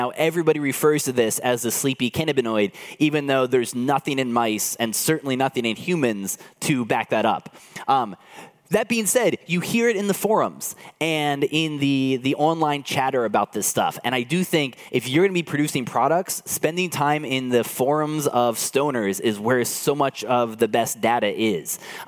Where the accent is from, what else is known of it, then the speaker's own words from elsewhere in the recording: United States; now in France; I live here in France now, but I grew up in the States, and that's where most of my network is.